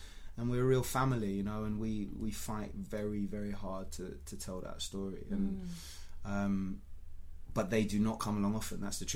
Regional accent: Hackney, London, United Kingdom; I have, you know, a mixed background. I'm from London, I'm Hackney, but also my mum is from Iran

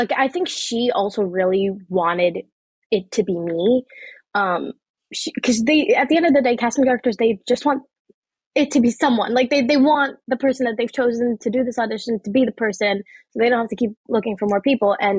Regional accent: Pakistan; it's what I related to most outside of being a Pakistani, you know, Muslim 16-year-old girl.

